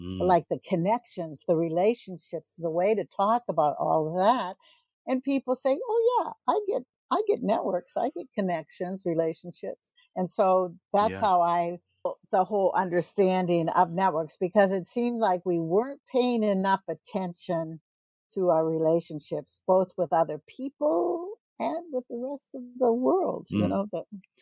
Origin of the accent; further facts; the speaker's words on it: Ohio, United States; born there; Well, I was born in Ohio, but I've lived all over the U.S.